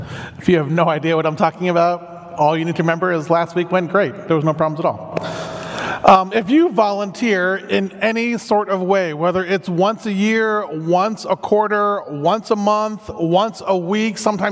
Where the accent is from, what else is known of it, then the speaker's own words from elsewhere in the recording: St. Louis, Missouri, United States; I was raised in St. Louis, that's a suburb, and so moving to the inner city was a culture shock for me